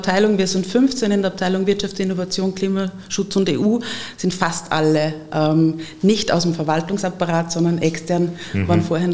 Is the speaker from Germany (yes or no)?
no; Upper Austria, Austria; now in Linz, Austria; Ich bin aufgewachsen im Mühlviertel, also nördlich von Linz. Habe mir früher überhaupt nicht vorstellen können, in Linz zu wohnen, bin aber natürlich auch in Linz in die Schule gegangen, also in die Oberstufe, bin viele Jahre nach Linz gependelt